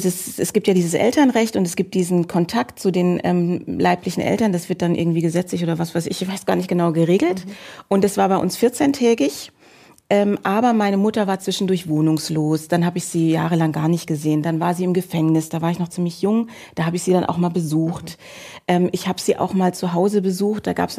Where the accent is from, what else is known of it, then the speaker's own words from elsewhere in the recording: Frankfurt, Hesse, Germany; Also ich bin in Frankfurt groß geworden